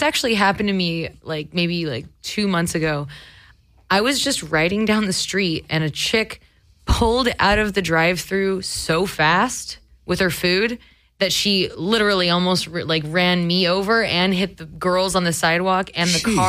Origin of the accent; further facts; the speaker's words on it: Burbank, California, United States; But I'm from the Burbank area, so your guys' old hood in NoHo that's my stomping ground.